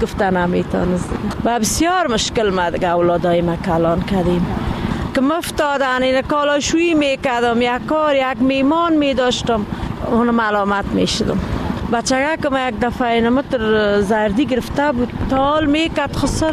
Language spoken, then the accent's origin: Persian; Kabul, Afghanistan